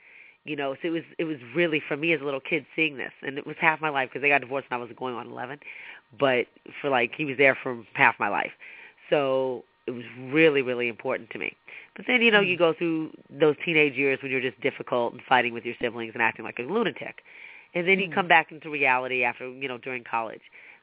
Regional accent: New York City, New York, United States; because I grew up in Harlem.

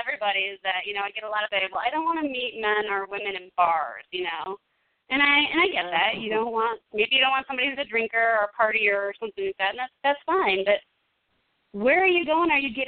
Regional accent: Illinois, United States; And I'm from Illinois, too.

